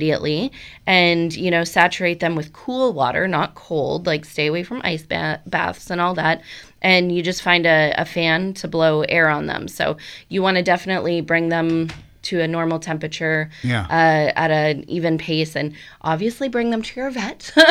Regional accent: Canada; I'm Canadian, so it's just too hot here from from March on for me.

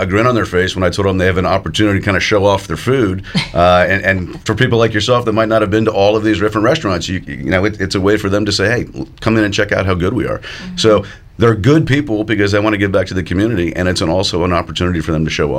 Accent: Cincinnati, Ohio, United States; I grew up mostly in Cincinnati.

